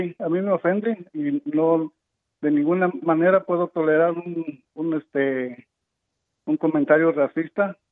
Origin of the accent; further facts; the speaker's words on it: Oaxaca, Mexico; now in Madera, United States; como oaxaqueño me siento totalmente ofendido.